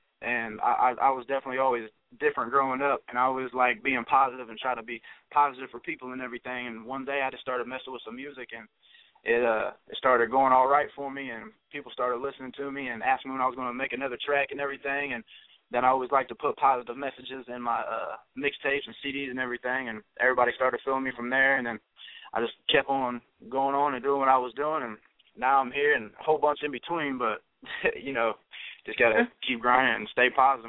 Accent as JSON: {"language": "English", "town": "Piqua", "region": "Ohio", "country": "United States", "tie": "born or raised there", "said": "growing up in Ohio, I came from one of the littler cities, Pickle, Ohio. Most people ain't heard of it. It's about 20 minutes north of Dayton."}